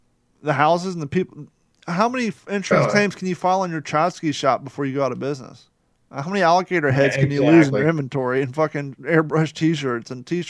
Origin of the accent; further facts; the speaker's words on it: Huntington Beach, California, United States; now in Fort Myers, United States; Coming from Huntington Beach, California... Yeah. I moved down here from Huntington Beach.